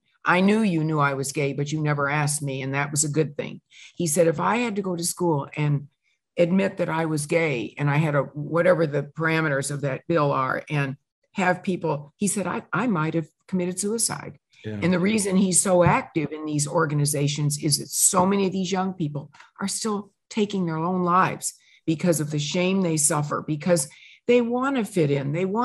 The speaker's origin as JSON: {"language": "English", "town": "Peoria", "region": "Illinois", "country": "United States", "tie": "born or raised there", "said": "I grew up in Peoria, Illinois"}